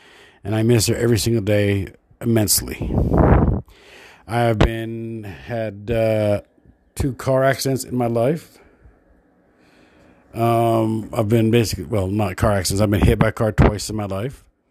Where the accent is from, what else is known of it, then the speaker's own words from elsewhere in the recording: Utah, United States; also born or lived in Minnesota; I'm from Utah. I was born in Minnesota. I've been in Utah for 48 and a half years.